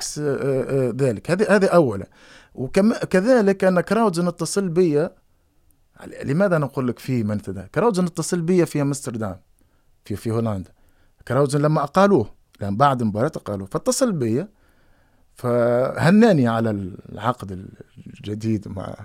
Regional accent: Tunisia; أنا قد من تونس،

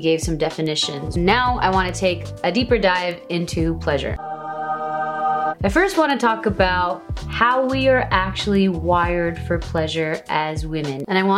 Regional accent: Saudi Arabia; for me, growing up in Saudi Arabia, what that looked like was a very muted existence.

